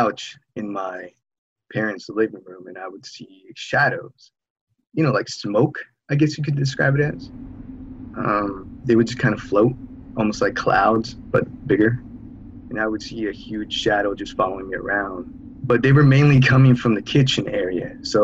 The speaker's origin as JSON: {"language": "English", "town": "San Jose", "region": "California", "country": "United States", "said": "I'm from San Jose, California."}